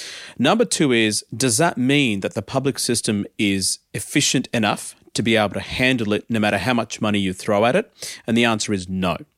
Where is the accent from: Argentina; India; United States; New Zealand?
India; born there; I was born in India, but I was raised here.